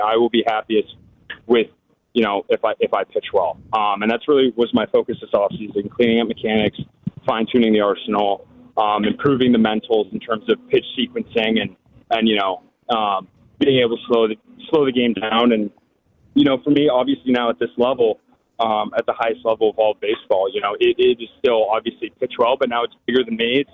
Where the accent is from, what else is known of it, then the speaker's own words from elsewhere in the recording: Massachusetts, United States; So I grew up in the Massachusetts area. I went to BC High, Boston College High School